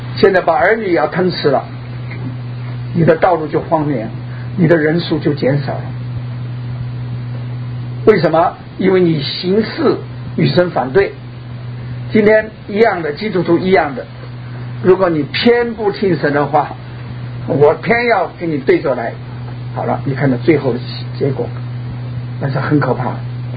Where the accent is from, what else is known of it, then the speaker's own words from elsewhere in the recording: China; 我们从大陆来的